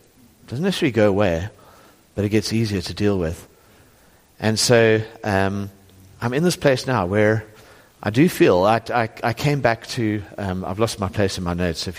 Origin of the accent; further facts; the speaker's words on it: Johannesburg, Gauteng, South Africa; But actually, I grew up in Joburg.